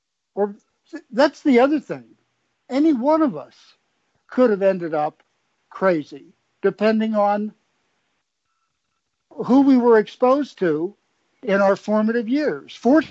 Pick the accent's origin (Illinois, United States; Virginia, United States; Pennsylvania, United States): Virginia, United States; Alexandria; One was an old bank in Alexandria, my hometown.